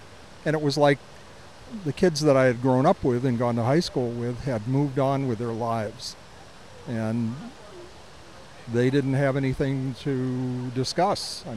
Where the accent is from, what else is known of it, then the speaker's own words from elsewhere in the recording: Bradford, Pennsylvania, United States; a kid that lived down the street from me in Bradford, Pennsylvania.